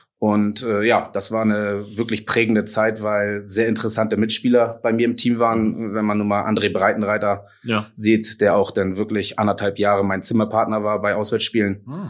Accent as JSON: {"language": "German", "region": "Hamburg", "country": "Germany", "said": "für mich als Hamburger"}